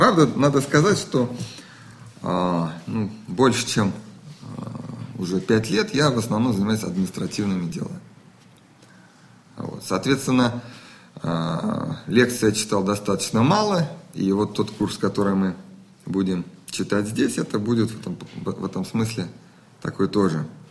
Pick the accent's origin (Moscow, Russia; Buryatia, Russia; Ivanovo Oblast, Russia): Moscow, Russia; Я родился в Москве, москвич, вот. Здесь ходил в школу, потом в институт. Институт назывался Институт стали и сплавов.